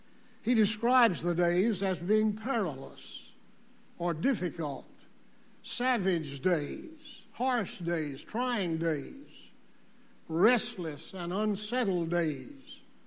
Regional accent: Danville, Virginia, United States; One of his meetings was held in my hometown, Danville, Virginia, when my stepmother was just a 12 or 13, 14-year-old girl.

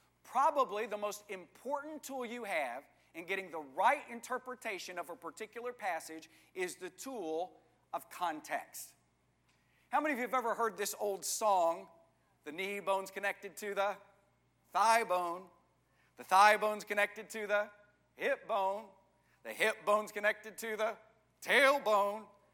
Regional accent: Texas, United States; When I was growing up in West Texas, I had quite a bit of contact with people who were part of the Church of Christ.

